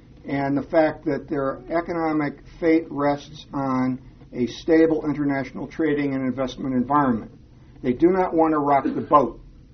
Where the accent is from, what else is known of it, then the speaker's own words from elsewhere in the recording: Chicago, Illinois, United States; I'm from Chicago, and I'm not into guilt.